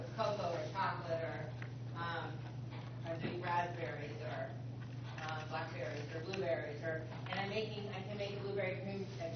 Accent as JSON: {"language": "English", "region": "West Coast", "country": "United States", "lives_now": "Columbia City, United States", "said": "I'm actually originally from the West Coast. This is a small town sort of similar to where I've been raised up in."}